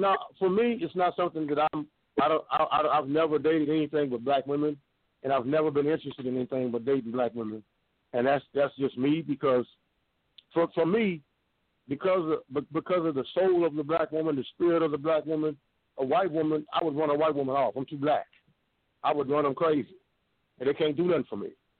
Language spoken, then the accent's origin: English; Tulsa, Oklahoma, United States; I'm from Blackwall Street, Tulsa, Oklahoma.